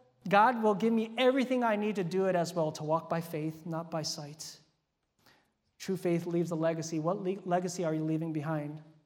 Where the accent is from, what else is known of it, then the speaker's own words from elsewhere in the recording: Hawaii, United States; You guys know I'm from Hawaii, right? So we have a saying that the boy can leave the island, but the island is never going to leave the boy, right? I'm always going to be an islander deep down inside.